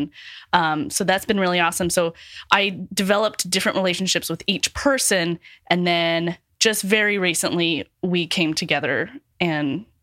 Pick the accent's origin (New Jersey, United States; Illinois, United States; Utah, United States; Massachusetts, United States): Utah, United States; So I am from Utah, obviously a lot of, and like many generations are from Utah